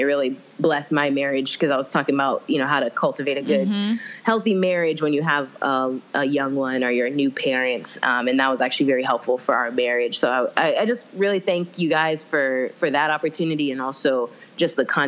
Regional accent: Orlando, Florida, United States; also born or lived in Philippines; now in Tampa, United States; I was born in the Philippines. My mom's Filipino Puerto Rican. My dad's Jamaican. I was raised in Orlando, Florida. Ended up going to college in Tampa, Florida, which is not too far, like 2 hours from there. And I live now in Tampa with my husband.

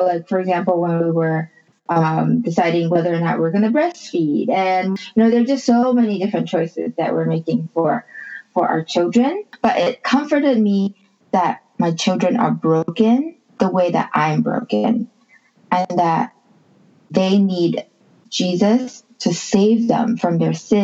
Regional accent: Malaysia; also born or lived in Tahiti / Indonesia; I am a pastor's wife. I was born and raised mostly in Malaysia, though for some years my parents were missionaries in Tahiti and Indonesia. So I just kind of grew up all over the place with a lot of moving around.

